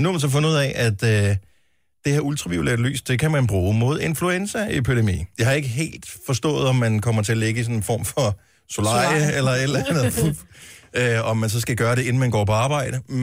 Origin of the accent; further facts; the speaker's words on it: Region of Southern Denmark, Denmark; jeg er vokset op på Fyn